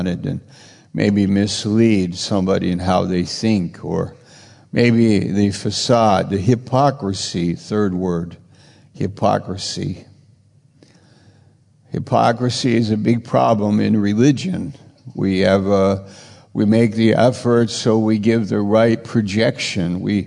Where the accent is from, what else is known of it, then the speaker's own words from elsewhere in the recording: United States; I'm an American. Wow, that's a blessing.